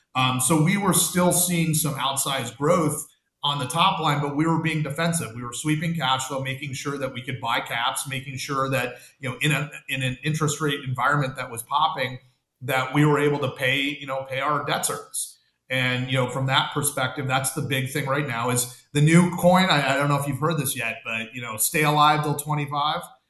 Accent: California, United States; from my perspective, I grew up in California.

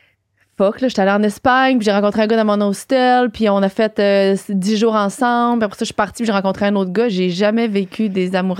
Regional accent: Quebec, Canada; vu que je viens de la Gaspésie, les vacances, c'était comme.

